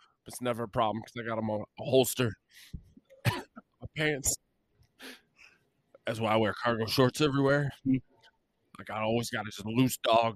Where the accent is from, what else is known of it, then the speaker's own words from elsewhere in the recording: Virginia, United States; I personally hate the royal family because I'm from Virginia. We don't have royalty in Virginia.